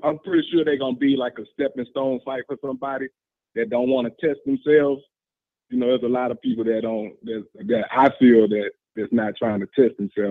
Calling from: Louisiana, United States; from Louisiana.

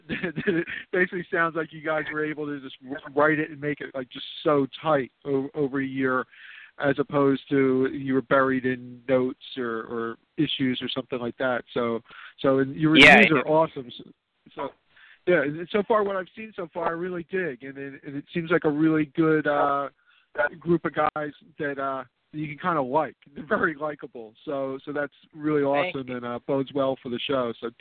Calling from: Philadelphia, Pennsylvania, United States; calling from Philadelphia.

